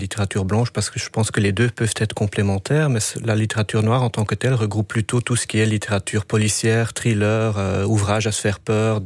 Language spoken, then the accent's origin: French; Belgium; J'ai tendance, en tant que Belge, à dire oui